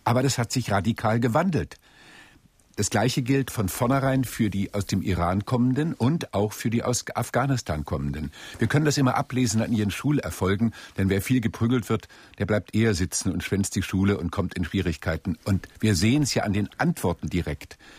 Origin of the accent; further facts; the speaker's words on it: Hanover, Lower Saxony, Germany; bei uns in Hannover